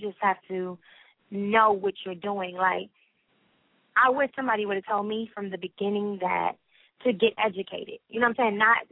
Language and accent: English; Los Angeles, California, United States; You know, so it's like, I'm from Watts, so people don't. They're like, people don't look like that in Watts.